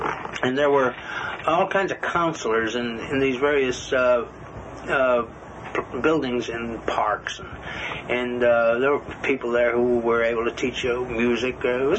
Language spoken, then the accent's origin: English; Chicago, Illinois, United States; I'm from Chicago, and Chicago has a great park system.